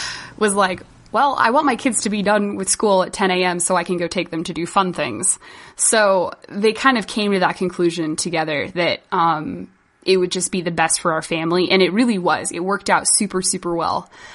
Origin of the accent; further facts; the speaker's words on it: Idaho, United States; also born or lived in Washington; So I was born in Bellevue, Washington, which is outside of Seattle. That's where I spawned from. And then we lived about 3 hours south of Seattle until I was about 7. And then we moved to the great state of Idaho